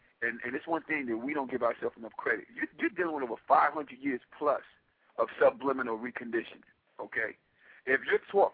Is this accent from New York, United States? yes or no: yes; Bronx, New York, United States; you know, I'm from the Bronx. I got my ass whooped by every nationality